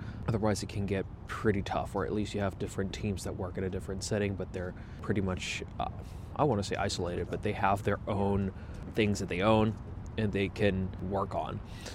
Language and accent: English; United States; and that's as an American